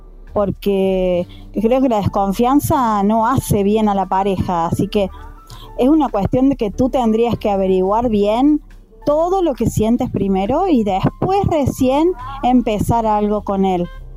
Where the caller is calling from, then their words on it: Argentina; desde Argentina